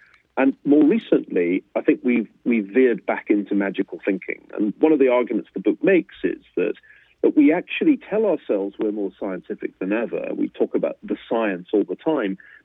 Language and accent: English; United Kingdom; I'm British by origin.